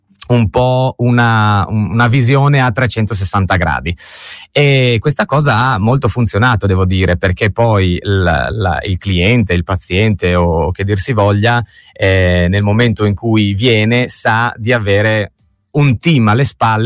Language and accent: Italian; Tolmezzo, Friuli-Venezia Giulia, Italy; Io sono di Tolmezzo